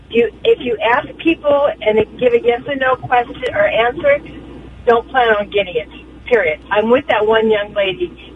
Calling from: Ontario, Canada; I'm calling from, where am I at? Ontario right now.

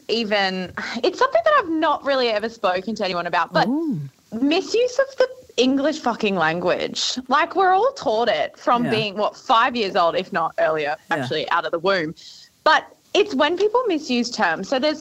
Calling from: Gold Coast, Queensland, Australia; I'm phoning from the Gold Coast.

